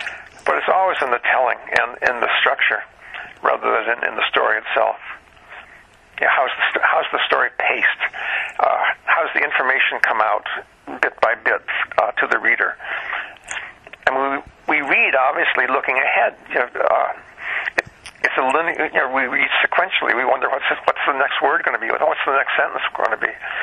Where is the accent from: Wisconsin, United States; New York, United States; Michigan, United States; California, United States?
Michigan, United States; East Lansing; also born or lived in Orange, New Jersey; Oh, I lived in East Lansing. I went to grade school in East Lansing. And I was, before that, I was born in New Jersey, Orange, New Jersey, and we lived there until we moved to East Lansing.